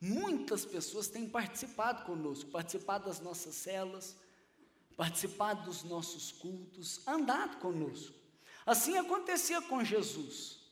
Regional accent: Rio de Janeiro, Brazil; eu falei, carioca. Aí ele falou, mineiro. Eu falei, mineiro nada, quem falou que eu sou mineiro? Ele falou, não, o jeito que você fala é mineiro.

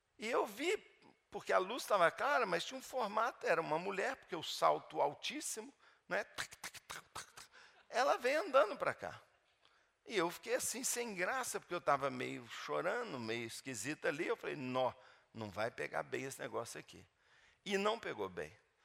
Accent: Belo Horizonte, Minas Gerais, Brazil; Eu sou de Belo Horizonte. Eu era da Terceira Igreja Batista.

